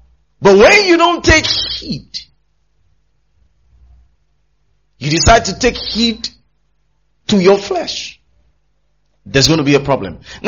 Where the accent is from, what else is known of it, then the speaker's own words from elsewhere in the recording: Ghana; They ask me, where are you from? Oh, Ghana. I'm just Ghana.